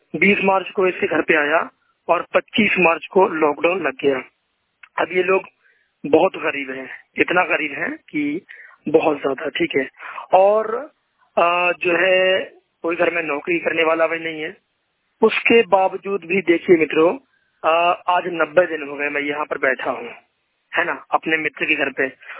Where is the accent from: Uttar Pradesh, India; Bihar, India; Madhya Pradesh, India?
Uttar Pradesh, India; Etawah; now in Jodhpur, India; मैं उत्तर प्रदेश का रहने वाला हूँ, इटावा का, ठीक है, और मैं राजस्थान के जोधपुर में पढ़ाई करता हूँ।